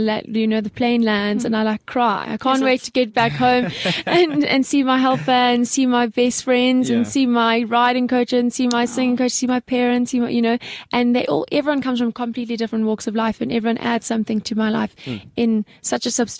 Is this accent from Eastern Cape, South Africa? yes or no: no; Sandhurst, Gauteng, South Africa; Okay, so I grew up in Sandhurst.